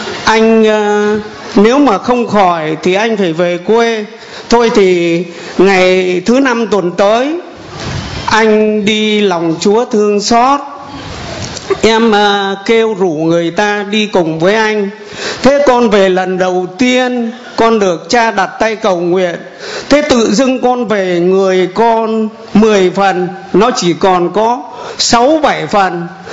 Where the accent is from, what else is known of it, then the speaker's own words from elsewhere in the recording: Haiphong, Vietnam; also born or lived in southern Vietnam; con sinh ra và lớn lên tại Hải Phòng, nếu Chúa không gìn giữ con thì con thành thật với cộng đoàn là con xử như năm cam. Bởi vì con ở tù, ở tội, cho nên khi con ra tù là con không về quê. Con xin tài ngoại tại ở trong miền Nam này.